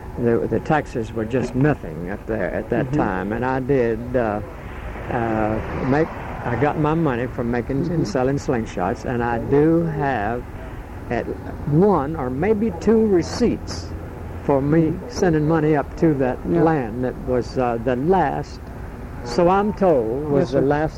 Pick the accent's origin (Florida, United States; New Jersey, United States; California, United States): Florida, United States; Arcadia; also born or lived in Tampa; And I was raised in Arcadia